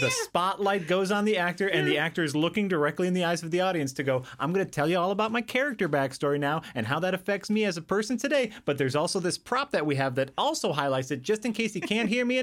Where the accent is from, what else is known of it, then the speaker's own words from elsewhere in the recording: United States; because I'm an American, I don't know.